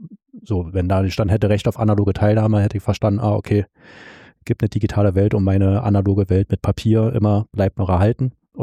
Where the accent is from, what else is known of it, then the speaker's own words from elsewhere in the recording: Zurich, Switzerland; Also ich bin ja aus Zürich.